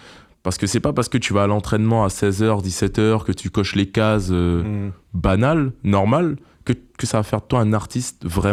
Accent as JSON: {"language": "French", "country": "French Guiana"}